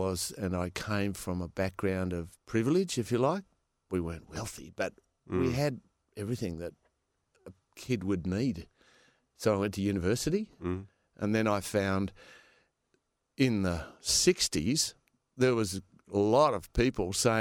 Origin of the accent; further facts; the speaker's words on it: Perth, Western Australia, Australia; born there; I was born in Perth. I was the start of the baby boom. 3 days after the Hiroshima bomb was dropped, I was born.